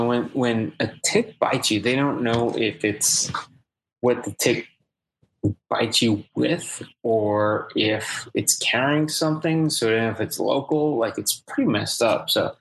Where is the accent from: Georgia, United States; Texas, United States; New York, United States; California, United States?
New York, United States; I grew up on Long Island. Everybody's talking about deer tick disease.